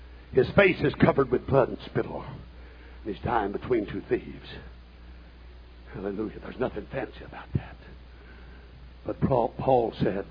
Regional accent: Portageville, Missouri, United States; Brother C.P. Kilgore came to my hometown of Portageville, Missouri, a little small town in southern Missouri, 1929.

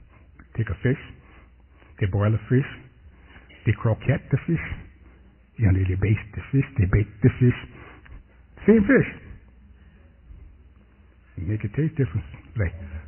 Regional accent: United States; born there; That didn't make sense to me because I was born in America and we have fish, fish, fish.

